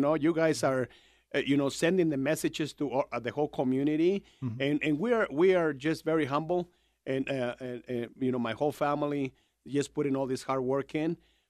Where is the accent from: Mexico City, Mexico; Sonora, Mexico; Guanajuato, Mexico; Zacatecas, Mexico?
Guanajuato, Mexico; León; also born or lived in Michoacán; now in Reno, United States; I born in Michoacán, Mexico, raised in León, Guanajuato, Mexico, and became a bad boy in Reno, Nevada.